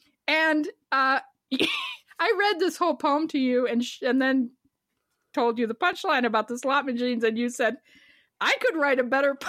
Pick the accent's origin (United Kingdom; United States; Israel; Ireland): United States; the South; I grew up in the South. I've been in the Midwest for 30 years.